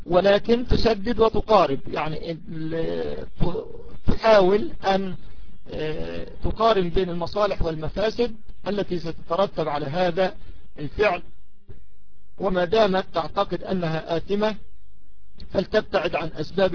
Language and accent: Arabic; Egypt; هذا أمر لا يستنكر سيما عندنا في مصر مثلا